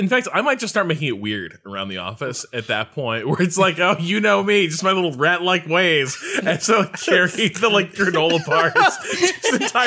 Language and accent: English; Boston, Massachusetts, United States; This is what we do. I'm from Boston.